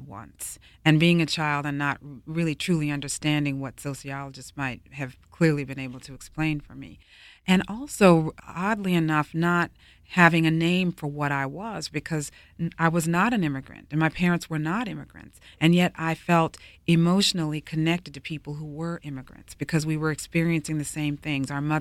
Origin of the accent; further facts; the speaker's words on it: Washington, United States; the awareness of my experience growing up in Washington, going to an integrated school in which I found myself exposed to people who were the children of immigrants.